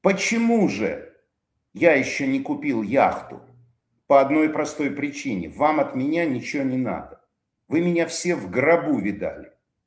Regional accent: Russia; я тоже россиянин, но во мне этого нет

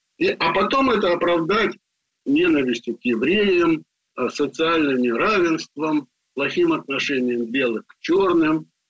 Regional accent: Baku, Azerbaijan; Значит, я родился в Баку. Это многонациональный город.

